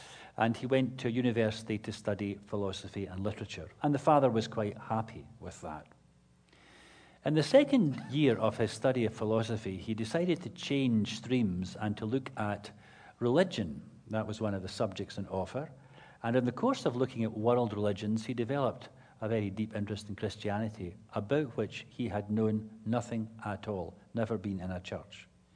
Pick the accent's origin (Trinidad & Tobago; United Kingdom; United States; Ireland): United Kingdom; Scotland; Because I'm Scottish, people presume a great deal, including because I come from the nation that invented golf